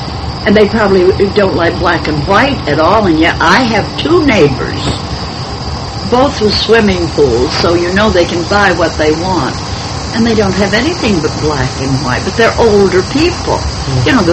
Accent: Ireland; But I never saw an Irish play that I liked in my life, although I'm Irish.

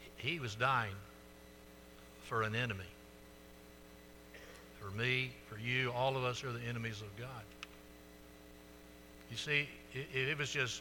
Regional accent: Florala, Alabama, United States; When I was a child growing up in Florella, Alabama

